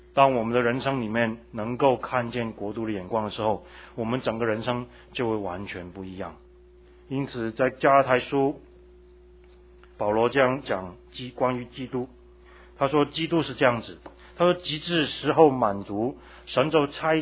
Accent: Hong Kong; 我从小在香港长大，我知道香港是一个工商业的社会，一切都是向前看，一切都是看利益为重的

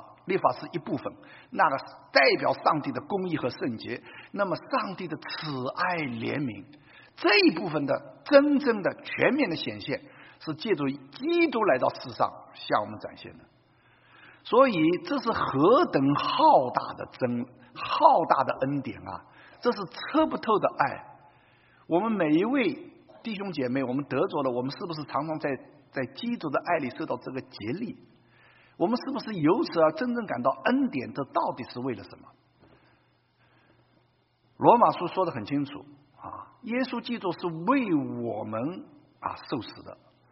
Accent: China; 尤其我从大陆来的

